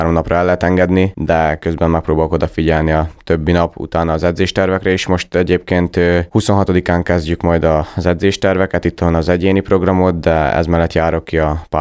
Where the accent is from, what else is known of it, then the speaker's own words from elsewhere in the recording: Kiskunhalas, Bács-Kiskun, Hungary; Igen, jó érzés, hiszen ez az otthon, amit nőttem föl kisgyerekkorom óta.